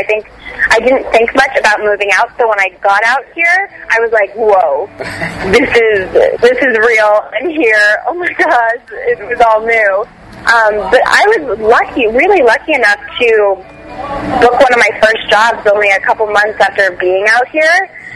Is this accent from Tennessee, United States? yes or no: no; Bethlehem, Pennsylvania, United States; I'm from Bethlehem, Pennsylvania.